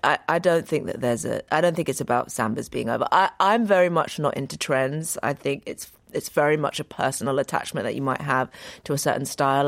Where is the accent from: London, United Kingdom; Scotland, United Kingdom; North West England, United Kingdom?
London, United Kingdom; And I think growing up in London really did.